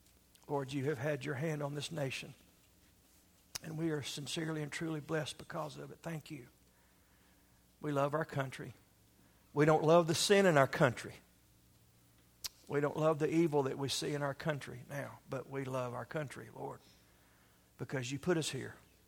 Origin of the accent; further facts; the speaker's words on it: United States; I personally want to say thank you to you that I'm an American.